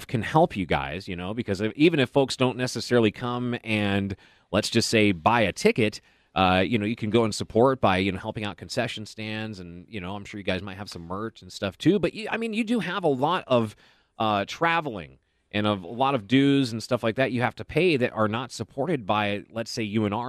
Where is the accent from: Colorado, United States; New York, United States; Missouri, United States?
Missouri, United States; Kansas City; trying to get to the Nationals in my hometown of Kansas City, Missouri.